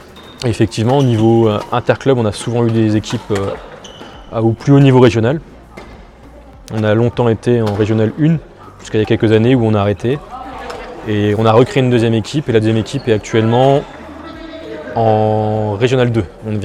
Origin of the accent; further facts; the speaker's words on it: Magenta, Grand Est, France; also born or lived in Épernay; j'ai 35 ans, je suis né à Épernay et je vis à Magenta depuis que je suis petit.